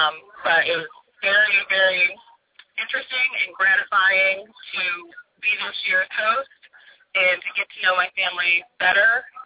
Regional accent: Detroit, Michigan, United States; now in Philadelphia, United States; I am originally from Detroit, now live in Philadelphia with Matt.

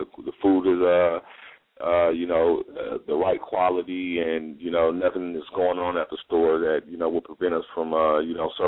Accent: Lynwood, California, United States; I'm from California, you know, Linwood, East Side, man.

